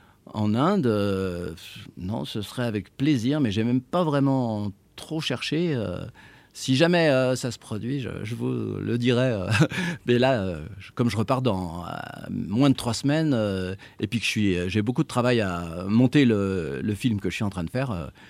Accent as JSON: {"language": "French", "country": "France", "lives_now": "India", "said": "du fait d'être français et d'être né dans une autre culture"}